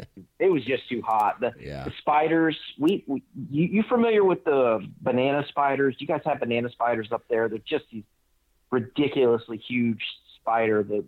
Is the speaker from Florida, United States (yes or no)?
yes; Florida, United States; I grew up in the Southeast in Northwest Florida. And I tried to import those Southeast style hunting tactics out to the Colorado Rockies.